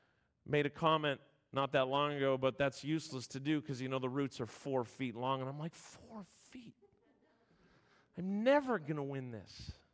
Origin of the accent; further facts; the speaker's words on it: Ontario, Canada; I grew up in Southern Ontario as one of four boys. We had family in BC, and numerous times over the years, we made trips from Southern Ontario to BC.